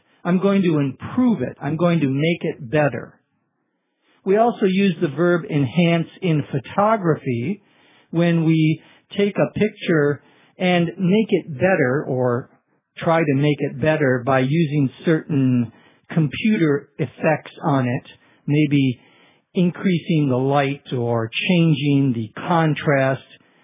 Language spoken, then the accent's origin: English; Minnesota, United States; including Cass County in my home state of Minnesota.